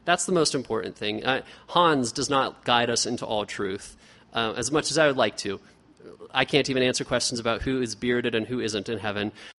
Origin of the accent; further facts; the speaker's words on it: Plain City, United States; so I grew up in Plain City